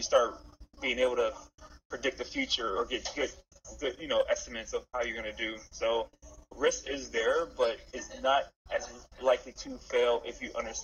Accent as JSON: {"language": "English", "town": "New Orleans", "region": "Louisiana", "country": "United States", "said": "You know, for example, look at the Saints. I'm from New Orleans."}